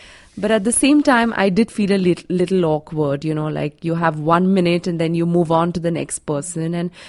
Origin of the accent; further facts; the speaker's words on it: Pune, Maharashtra, India; I'm from Pune. I have specially come down for this meet